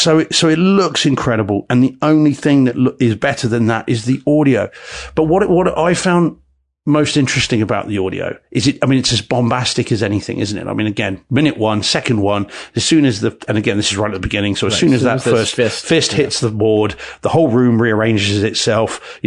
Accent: United Kingdom; I'm British. I don't know guns.

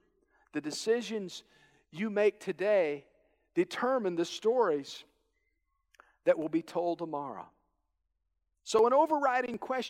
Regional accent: Kansas, United States; And, you know, growing up in Kansas, many of my friends were either going to KU or they were going to K-State.

